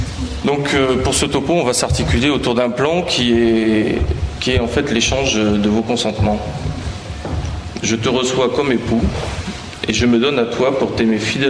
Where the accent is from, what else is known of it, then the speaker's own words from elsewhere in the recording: Bordeaux, Nouvelle-Aquitaine, France; on est de Bordeaux.